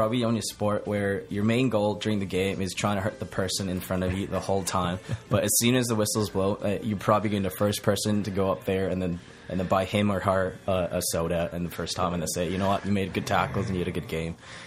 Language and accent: English; Edmonton, Alberta, Canada; I'm from Edmonton, so I played for Rugby Alberta, the provincial representative team.